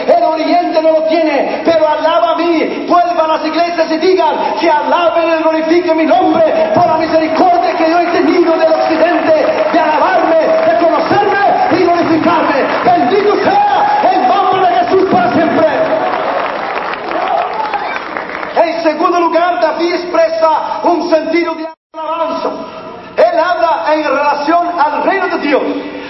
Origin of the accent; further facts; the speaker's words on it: Brazil; born there; Spanish is a second language; Mi madre es italiana judía, yo nací en Brasil, pero estudié Yeshiva, Torah, los cinco libros de Moisés, el original hebreo en Israel.